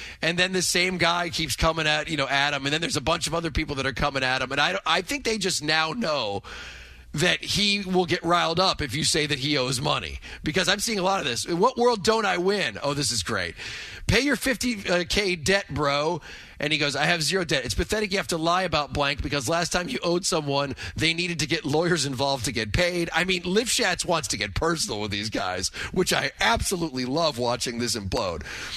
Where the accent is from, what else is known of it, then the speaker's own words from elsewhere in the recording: Boston, Massachusetts, United States; I'm from Boston, so could never be Mike Felger.